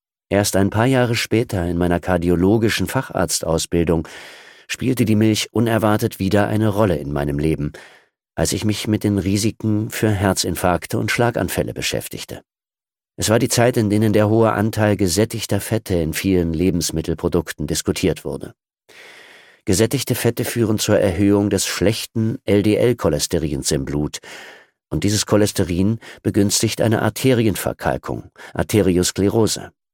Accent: Bavaria, Germany; Meine Heimat ist das schwäbische Allgäu. Die Landschaft ist von der Milchwirtschaft geprägt.

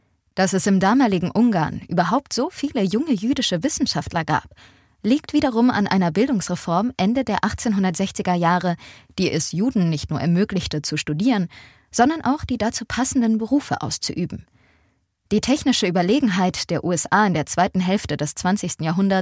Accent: West Germany, Germany; Da sollte ich als Westdeutsche nicht vorpreschen, auch wenn ich selbst gerade erst 17 war, als die Mauer fiel.

